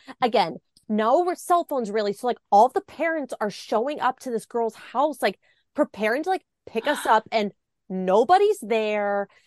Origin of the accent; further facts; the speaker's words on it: Milwaukee, Wisconsin, United States; And I grew up in the Milwaukee area, so it's really only, you know, like a 2-hour drive down to Chicago